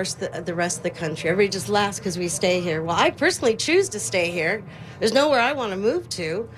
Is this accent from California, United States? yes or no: yes; California, United States; now in La Habra, United States; Well, I'm from the L.A. County, but now I'm an Orange County snob.